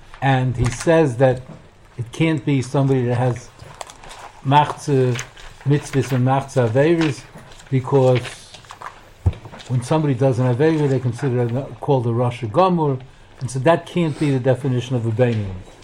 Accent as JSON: {"language": "English", "town": "Baltimore", "region": "Maryland", "country": "United States", "said": "I'm from Baltimore."}